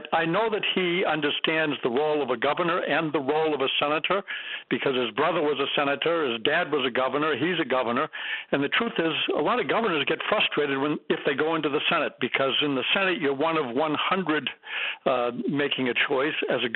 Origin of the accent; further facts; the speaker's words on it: Massachusetts, United States; now in Jaffrey, United States; I grew up in Massachusetts, but resident of New Hampshire.